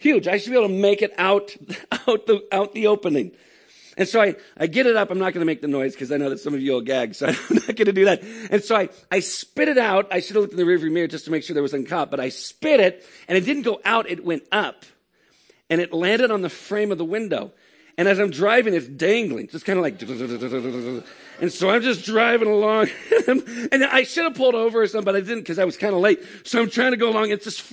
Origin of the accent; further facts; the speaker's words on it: California, United States; I'm from California.